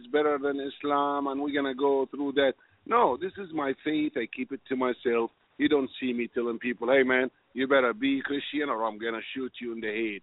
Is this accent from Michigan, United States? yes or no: no; Louisiana, United States; And I came all the way from Louisiana to show the love and support from the swamp land where the alligators grow so mean. The only thing I didn't like about Phoenix is the beer is not cold as Louisiana, my friend.